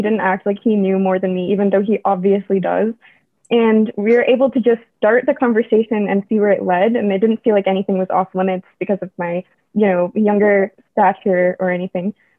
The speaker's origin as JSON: {"language": "English", "region": "Texas", "country": "United States", "said": "I'm 23 and I'm from Texas."}